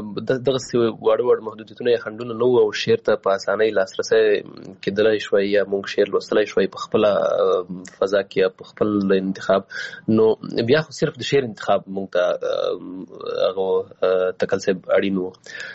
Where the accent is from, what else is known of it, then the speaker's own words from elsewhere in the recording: Paktika, Afghanistan; also born or lived in Waziristan, Pakistan; زه پیدا شوی په وزیرستان کې یم، بیا بیرته کډه شوی پکتیکا کې یم، او پکتیکا غوندې یو ولایت کې یوه وړه سیمه چې هغوی